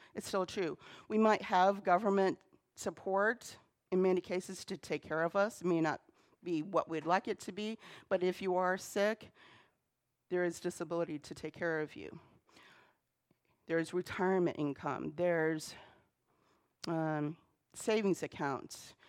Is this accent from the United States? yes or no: yes; Pennsylvania, United States; Even though I went to church in Elmira, I grew up in Pennsylvania. In the northern part of Pennsylvania, there's a tier of counties, and we called ourselves the Northern Tier.